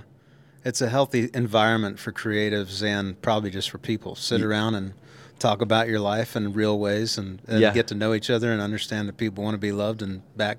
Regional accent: Texas, United States; And growing up in Texas, I'm like, I freaking won Songwriter of the Year with Wade and Heather.

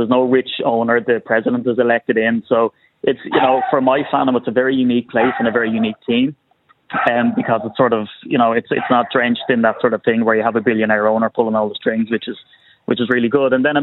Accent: Ireland; I believe as an Irishman and, you know, as an … right, is that we're, like, we have a healthy heritage of Irish sports here.

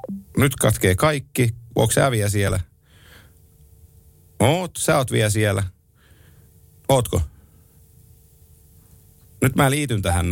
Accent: Oulu, North Ostrobothnia, Finland; mä oon Oulusta kotoisin

